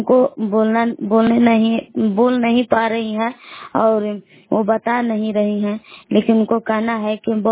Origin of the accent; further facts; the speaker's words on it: Bilaw, Bihar, India; मैं बिलाव की निवासी हूँ।